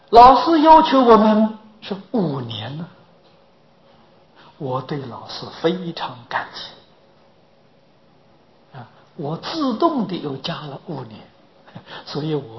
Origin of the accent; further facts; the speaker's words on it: Anhui, China; 我的老家在安徽，其他的状况我不清楚